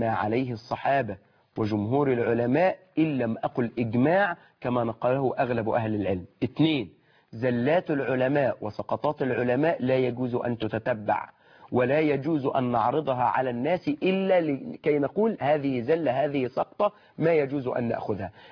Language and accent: Arabic; Egypt; إحنا كمصريين